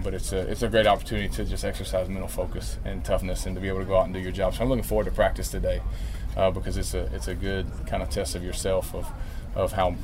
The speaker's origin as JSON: {"language": "English", "region": "Texas", "country": "United States", "tie": "born or raised there", "said": "Well, I mean, I think growing up in Texas, I've wore number 12 most of my career because of Roger Staubach."}